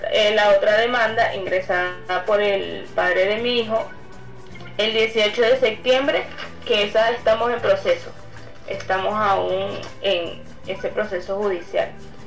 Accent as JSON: {"language": "Spanish", "country": "Venezuela", "moved": "yes", "lives_now": "Guayaquil, Ecuador", "said": "lo he estado escuchando desde acá, desde Ecuador, Guayaquil, y como migrante venezolana"}